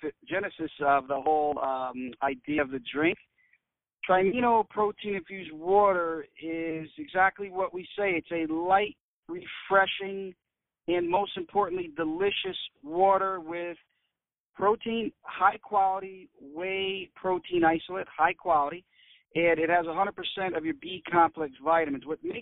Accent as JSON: {"language": "English", "town": "West Haven", "region": "Connecticut", "country": "United States", "tie": "born or raised there", "said": "from a kid growing up in West Haven, Connecticut, behind the shopping plaza, rolling dice, pitching quarters, and flipping baseball cards."}